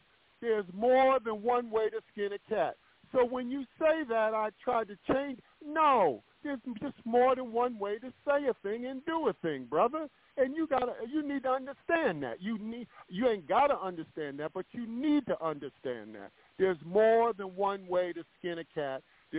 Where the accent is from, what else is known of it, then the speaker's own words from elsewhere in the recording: Englewood, New Jersey, United States; now in Inglewood, United States; I'm from New Jersey. I was born in North New Jersey, raised in Inglewood, New Jersey, but I'm in Inglewood, California. I'm an L.A. brother now, but, you know, I've been out here over 50-some years now, so I'm all L.A. now.